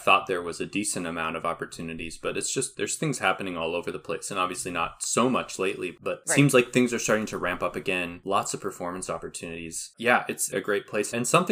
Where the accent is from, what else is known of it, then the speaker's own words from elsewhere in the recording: Minnesota, United States; I love being back home. I love that I can be proud to say that I'm from Minnesota